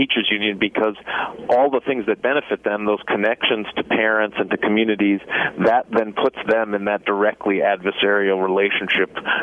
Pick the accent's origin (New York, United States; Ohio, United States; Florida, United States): New York, United States; in my home state of New York